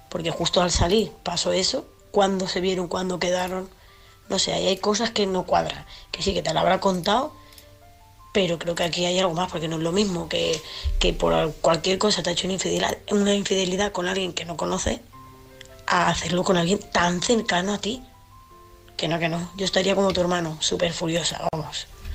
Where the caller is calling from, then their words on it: Seville, Andalusia, Spain; de Sevilla.